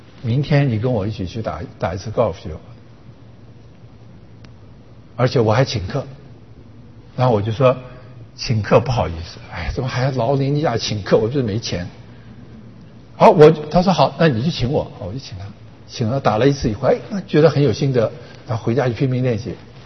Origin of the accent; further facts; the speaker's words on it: Taiwan; moved away as an adult; now in United States; 因为我基本上我头二十几年在中国长大，在台湾长大，我常常说我是中国人，其实我也是美国人。我在美国住时间比中国还久